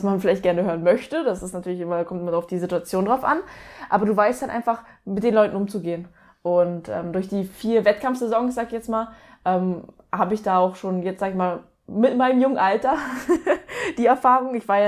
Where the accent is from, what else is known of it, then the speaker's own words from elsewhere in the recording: Northern Germany, Germany; now in Stuttgart, Germany; komme ich aus Nähe Stuttgart. Ursprünglich aus dem Norden, aus Richtung Hamburg, Lübeck. Bin dann für meinen Freund, den Martin Hahn, runtergezogen